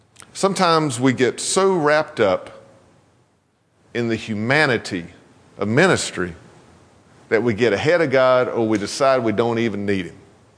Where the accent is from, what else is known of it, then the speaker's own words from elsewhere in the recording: East Flat Rock, North Carolina, United States; Although East Flat Rock was not my home church, it was in my hometown.